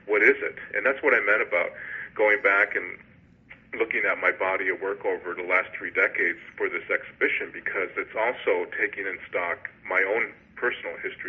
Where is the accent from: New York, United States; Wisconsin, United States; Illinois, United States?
New York, United States; Buffalo; An example is that I grew up in Buffalo, New York.